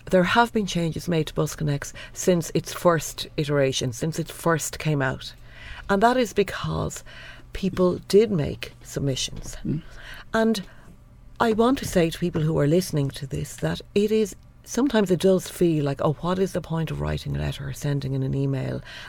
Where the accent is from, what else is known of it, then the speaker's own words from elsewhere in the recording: Leinster, Ireland; I grew up on Shintala Road, and when I lived there it was a, I know everybody always says this about where it was, a quiet residential road, but it was a residential road